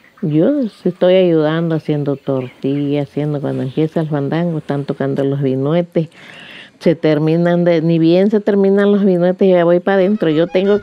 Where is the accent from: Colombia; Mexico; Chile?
Mexico; Tututepec; contenta de ser de Tututepec. Me siento orgullosa, me siento feliz de mi pueblo, porque pues aquí nací, aquí crecí, aquí hice mi vida con mis hijos.